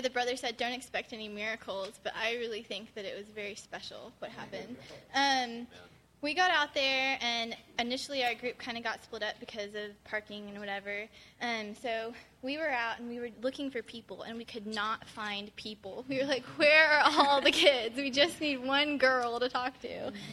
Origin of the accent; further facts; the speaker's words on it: Texas, United States; I'm from Texas. I'm a student from Texas.